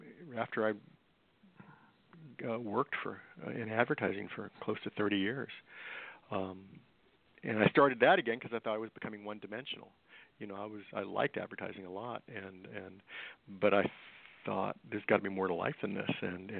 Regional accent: Tampa, Florida, United States; I grew up in Tampa, Florida, I don't know that our family was particularly, well, we weren't musical.

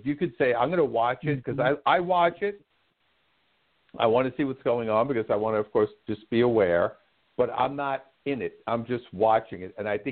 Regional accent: Brooklyn, New York, United States; So I grew up in Brooklyn, as you said.

